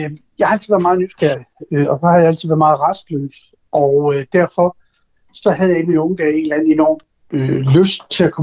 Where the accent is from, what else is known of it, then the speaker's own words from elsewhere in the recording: North Denmark Region, Denmark; jeg er født og opvokset i Vendsyssel ud af en gårdmandsfamilie